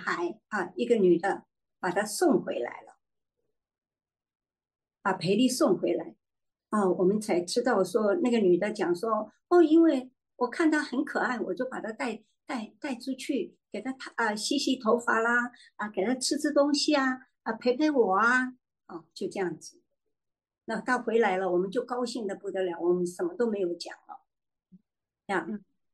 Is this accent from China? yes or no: yes; China; 我说我不是，我是中国人呐